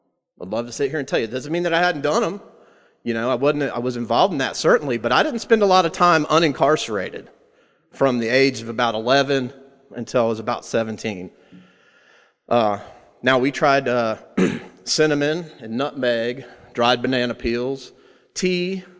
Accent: Orlando, Florida, United States; born there; I was born in Orlando, Florida, 1973. I was adopted.

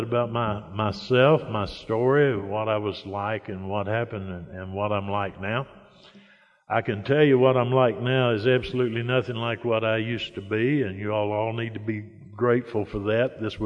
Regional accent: Sebree, Kentucky, United States; I was actually from Sebree, which is a much smaller town than Madisonville.

